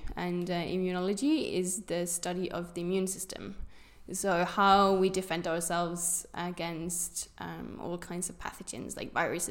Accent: Capital Region of Denmark, Denmark; now in Israel; I'm from Denmark. I grew up a little bit outside of Copenhagen. And I am in Israel because I'm doing my PhD here in biology.

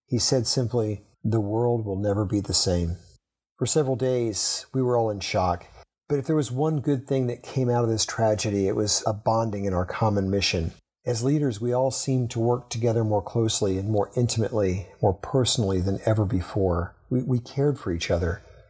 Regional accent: Texas, United States; now in Washington, United States; Maybe it's because I grew up in Texas and we didn't have that many cool months.

